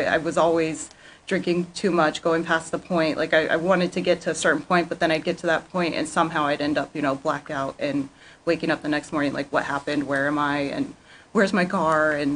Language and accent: English; Las Vegas, Nevada, United States; I was born and raised in Vegas and it was the first meeting I went